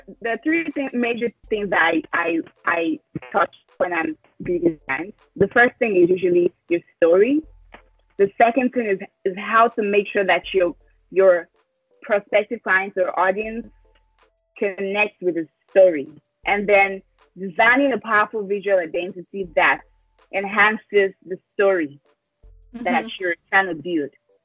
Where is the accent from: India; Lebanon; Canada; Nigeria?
Nigeria; I'm Nigerian, by the way